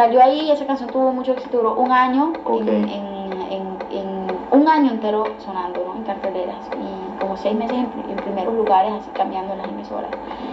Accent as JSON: {"language": "Spanish", "town": "Barranquilla", "region": "Atlántico", "country": "Colombia", "said": "Mira, yo me vine de Barranquilla."}